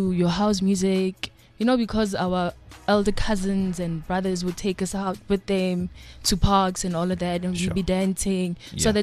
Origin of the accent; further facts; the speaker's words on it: Pretoria, Gauteng, South Africa; I was born and bred in Pretoria.